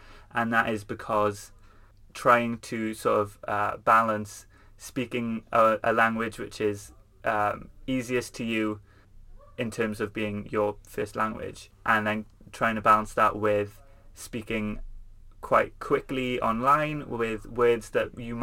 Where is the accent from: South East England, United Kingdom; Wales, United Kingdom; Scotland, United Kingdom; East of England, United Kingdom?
Wales, United Kingdom; first language Welsh; English is a second language; I spoke it at home. I didn't speak English for a few years as I was growing up, and learnt Welsh quite naturally with my parents and my grandparents.